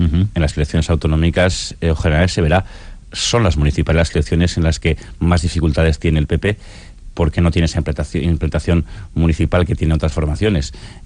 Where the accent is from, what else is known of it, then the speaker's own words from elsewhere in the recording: Basque Country, Spain; Yo soy un vasco de palabra.